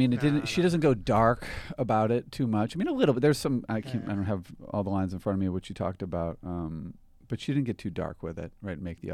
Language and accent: English; Boston, Massachusetts, United States; No. I'm from Boston, but I'm not from Southie. You'd be able to tell. If I was from South.